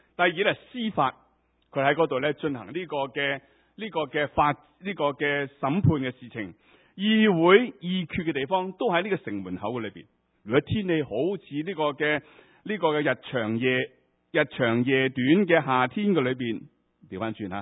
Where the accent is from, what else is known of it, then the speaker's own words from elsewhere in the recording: Hong Kong; 他缺乏我们香港人那种灵活的，没有那种弹性的